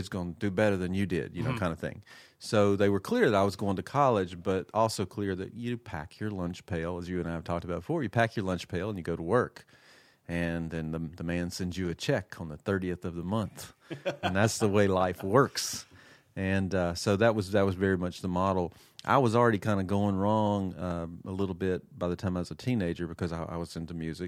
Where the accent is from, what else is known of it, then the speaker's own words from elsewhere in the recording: Mobile, Alabama, United States; So I'm originally from the Gulf Coast, from Mobile, Alabama